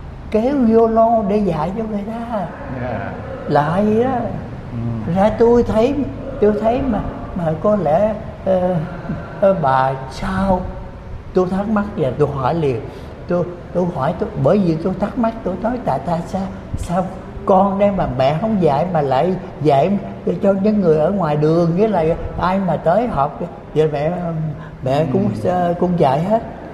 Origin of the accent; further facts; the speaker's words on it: Phnom Penh, Cambodia; tôi nhớ là bà khoảng tôi 7-8 tuổi gì đó, mà lúc đó ở quê tôi ở Phnom Penh, tức là thủ đô Campuchia đó.